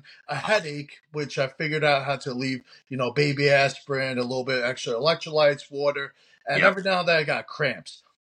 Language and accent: English; New York, United States; I grew up in New York, you know, did boxing, wrestling.